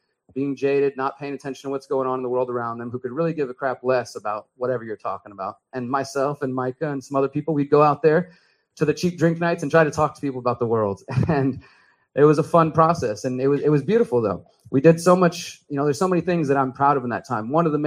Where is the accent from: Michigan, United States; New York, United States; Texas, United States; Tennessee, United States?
Texas, United States; Houston; now in Mexico; you guys know I'm from Houston. We're from Houston, but we live in Mexico now. In a week and a half, we're going back to Mexico.